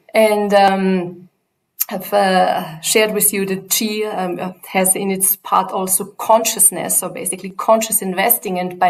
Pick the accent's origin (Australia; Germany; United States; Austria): Austria; English is a second language; moved away as an adult; now in Zurich, Switzerland; I'm married to a Dutchman. That is why I have this long name, but originally, weird long name, but originally I come from Austria. I'm now in Zurich since more than 15 years.